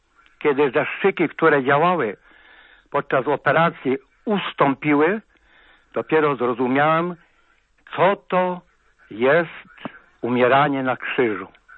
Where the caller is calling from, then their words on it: Subcarpathian Voivodeship, Poland; Dzwonię ze wsi takiej spod Jarosławia. Księże profesorze, jestem chłopem z dziada pradziada